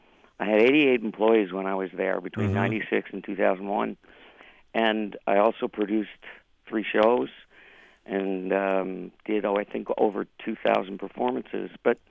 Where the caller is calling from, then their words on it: Florida, United States; I'm calling from Florida, yeah.